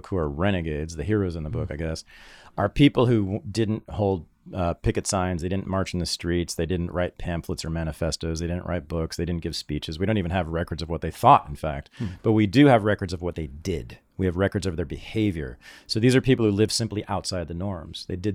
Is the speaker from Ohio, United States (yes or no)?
no; Berkeley, California, United States; so I grew up in the Bay Area and Berkeley specifically. I was born in 1965, so I really grew up in the 70s and early 80s there.